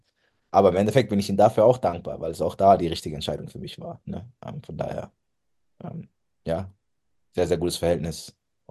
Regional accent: Speyer, Rhineland-Palatinate, Germany; Und der ist bei uns in Speyer sehr, sehr prägende Figur gewesen, sehr, sehr wichtiger Trainer und war auch für mich mein erster Jugendtrainer.

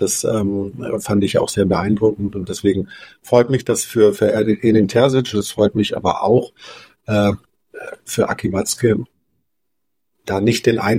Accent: Tübingen, Baden-Württemberg, Germany; ich komme eben aus der Region. Ich bin in Tübingen groß geworden, in Stuttgart zur Schule gegangen

